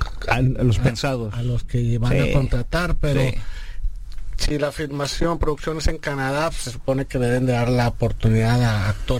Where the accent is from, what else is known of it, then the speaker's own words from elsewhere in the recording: Mexico; sí soy un poco más de blanco, o más claro, y mucha gente no se espera de que soy mexicano o que cuando me escucha hablar, escuchar un acento.